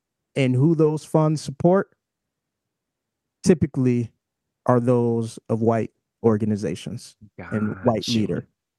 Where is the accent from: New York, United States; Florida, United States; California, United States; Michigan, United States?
Michigan, United States; Detroit; moved away as an adult; now in Minnesota, United States; Yeah, so I'm originally from Detroit, moved to Minnesota for college.